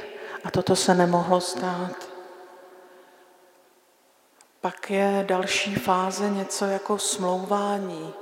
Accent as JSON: {"language": "Czech", "region": "Haná", "country": "Czechia", "said": "Já nevím, jestli je to tím, že já jsem Hanačka a u nás na Hané, než se rozkéveme, tak to všechno trvá trochu díl."}